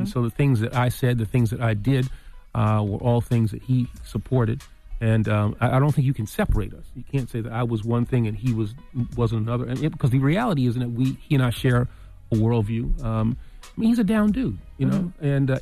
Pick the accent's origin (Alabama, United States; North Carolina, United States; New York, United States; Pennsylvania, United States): New York, United States; born there; I was born in the Bronx, in Hunts Point.